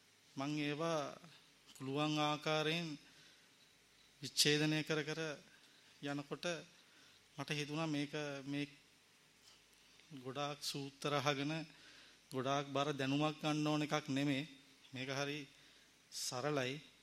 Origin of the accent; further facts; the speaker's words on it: Kiribathgoda, Western Province, Sri Lanka; මගේ ගම කිරිබත්ගොඩ